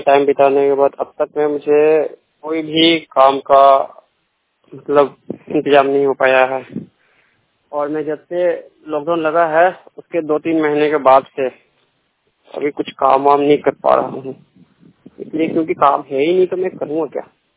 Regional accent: Raniganj, Bihar, India; मैं रानीगंज अररिया बिहार से हूँ

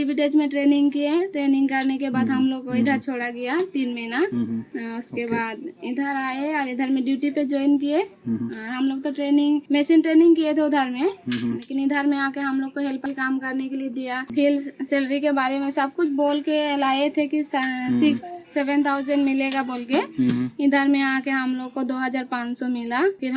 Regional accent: Assam, India; Hindi is a second language; मैं आसाम से हूँ

